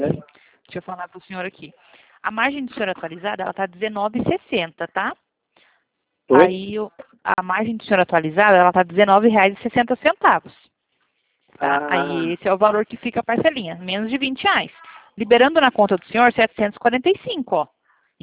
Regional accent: Presidente Prudente, São Paulo, Brazil; Não, eu sou de Presidente Prudente.

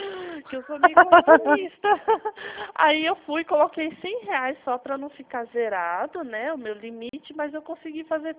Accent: São Paulo, Brazil; Eu sou de São Paulo, interior, mas a gente atende o Brasil inteiro

